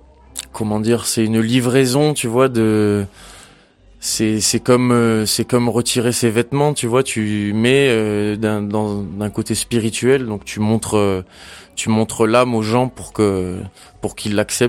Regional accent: Nouméa, New Caledonia; parce qu'en grandissant en Nouvelle-Calédonie, même si moi j'ai grandi en ville, tu vois, donc j'étais la ville de Nouméa

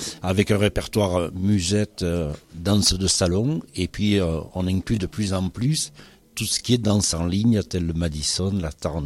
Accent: Digne, Provence-Alpes-Côte d'Azur, France; puisque je suis natif de Digne, je suis un pur dinois

